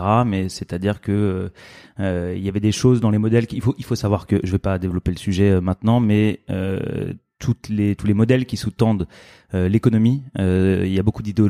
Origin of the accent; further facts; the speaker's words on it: Paris, Île-de-France, France; born there; 40 ans cette année, ça c'est important. Je suis papa depuis 3 semaines, très important aussi. Je suis né à Paris, je travaille à Paris aujourd'hui. Entre les deux, j'ai un peu bougé.